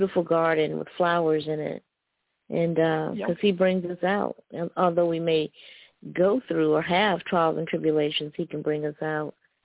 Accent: Alabama, United States; I'm from Alabama.

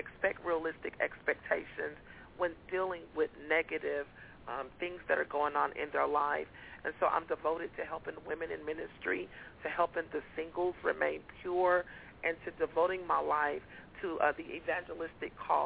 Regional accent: Fort Worth, Texas, United States; also born or lived in Las Vegas, United States; My family later moved to Texas and made Texas our home. I was born in, I was raised in Fort Worth

